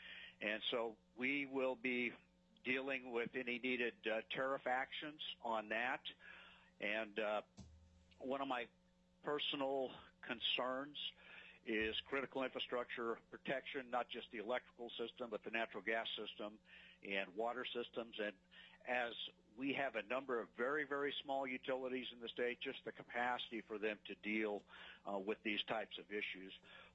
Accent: Boise, Idaho, United States; moved away as an adult; also born or lived in Washington, D.C.; now in Alaska, United States; I was born and raised in Boise, Idaho. I graduated from the University of Idaho and then moved to Washington, D.C. for a couple of years

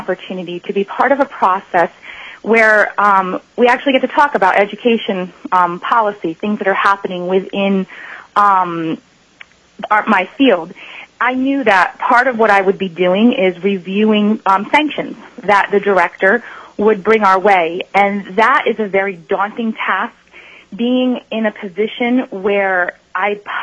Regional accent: New Jersey, United States; moved away as an adult; now in Alaska, United States; I spent the first part of my career teaching in New Jersey. That is my home state. Moved into Alaska in 2005.

